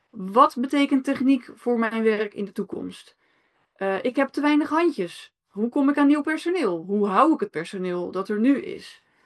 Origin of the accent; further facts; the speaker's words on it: Rotterdam, South Holland, Netherlands; ik kom uit Rotterdam.